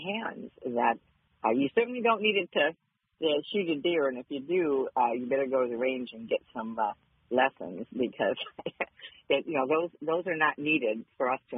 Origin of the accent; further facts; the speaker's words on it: Clare, Michigan, United States; I grew up in Clare, and legal gun ownership has been a part of my family and hunting